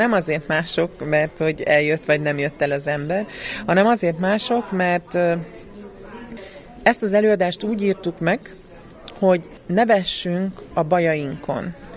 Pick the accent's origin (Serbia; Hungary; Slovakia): Serbia; Vojvodina; én arra jöttem rá, hogy én egy vajdasági ember vagyok, én a vajdasági embereket ismerem jól